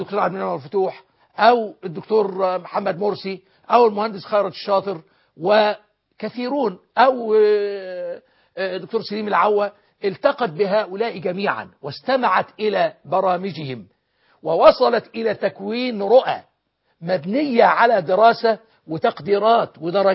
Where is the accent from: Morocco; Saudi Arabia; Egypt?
Egypt; الحقيقة نحن كمصريين أنعم الله تعالى علينا بنعمة، وهي هذه الثورة المباركة